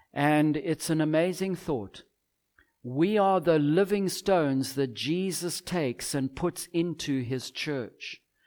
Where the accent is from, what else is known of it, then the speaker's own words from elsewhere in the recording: Zimbabwe; I grew up in Zimbabwe, so maybe you're not quite like me.